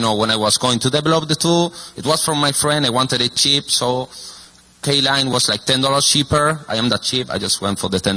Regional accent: Cadiz, Andalusia, Spain; I'm from Cadiz, and all that stuff, I'm not gonna talk again.

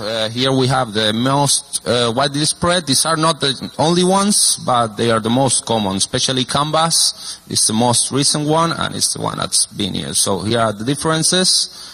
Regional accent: Cadiz, Andalusia, Spain; I'm from Cadiz, and all that stuff, I'm not gonna talk again.

